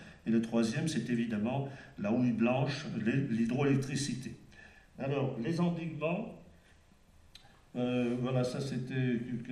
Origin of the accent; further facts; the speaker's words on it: Auvergne-Rhône-Alpes, France; l'espérance de vie en Basse-Maurienne était bien moindre que ici, chez nous, en Haute-Maurienne.